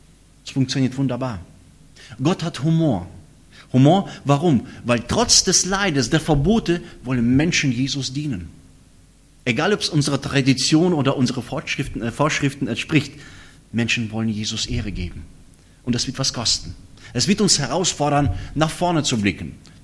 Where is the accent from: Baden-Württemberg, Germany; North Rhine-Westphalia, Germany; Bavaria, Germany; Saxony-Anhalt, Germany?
North Rhine-Westphalia, Germany; Bonn; ich komme aus Bonn, aus einer Gemeinde, wo eine relativ große Gemeinde, 600 Mitglieder groß, eine russlandsdeutsche Gemeinde